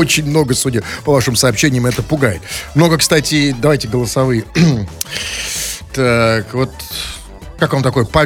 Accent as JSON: {"language": "Russian", "town": "Chelyabinsk", "region": "Chelyabinsk Oblast", "country": "Russia", "said": "Кстати, я из Челябинска."}